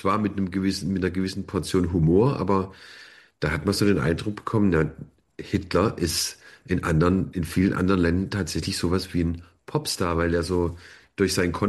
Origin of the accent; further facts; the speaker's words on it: Baden-Württemberg, Germany; bei uns hier im Enzkreis, da wo ich herkomme